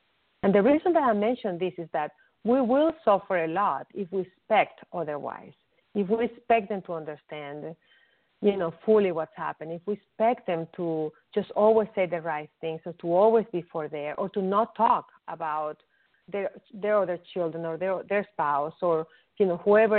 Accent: Venezuela; In the Latin culture, I'm originally from Venezuela, the Latin culture is even worse.

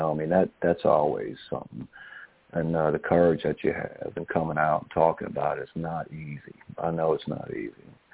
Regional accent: New Orleans, Louisiana, United States; I mean, I'm from New Orleans, you know. I mean, we drinking since we were born, you know.

